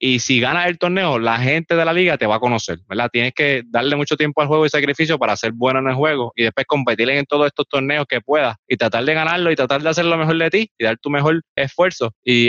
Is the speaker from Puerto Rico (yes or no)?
yes; Puerto Rico; Siendo un puertorriqueño que nadie conocía, nadie en la liga, en la primera season, sabía quién yo era, ¿verdad?